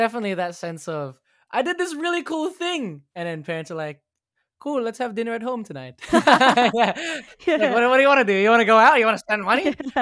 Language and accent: English; Mount Druitt, New South Wales, Australia; I come from Western Sydney, so which is a pretty far ways off away from the city. It's called Mount Druitt. It was on the TV show called Struggle Street.